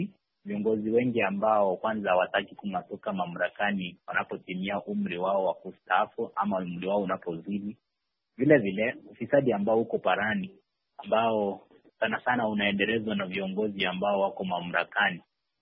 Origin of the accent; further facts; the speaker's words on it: Kisii, Kisii County, Kenya; natokea Kisii nchini Kenya.